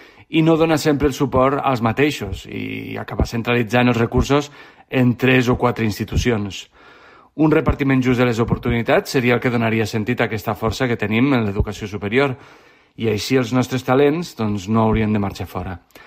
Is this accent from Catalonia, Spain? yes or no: yes; Lleida, Catalonia, Spain; jo que sóc de Lleida